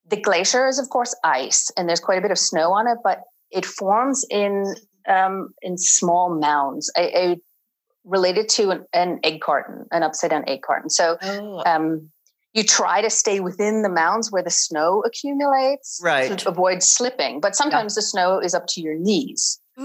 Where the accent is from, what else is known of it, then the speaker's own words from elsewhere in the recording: Rhode Island, United States; Like most Americans, I grew up in Rhode Island, and so it was local.